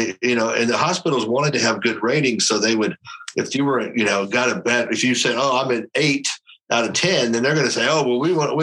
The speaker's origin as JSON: {"language": "English", "region": "Oklahoma", "country": "United States", "tie": "born or raised there", "said": "I'm in Oklahoma. I'm from Oklahoma originally, and they just legalized it there. And it's the same. It's like the little town I grew up in is like a store on every corner."}